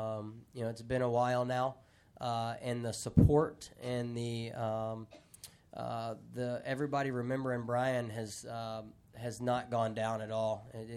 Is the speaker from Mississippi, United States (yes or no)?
yes; Mississippi, United States; I love my home state. You know, I got a lot of supporters there.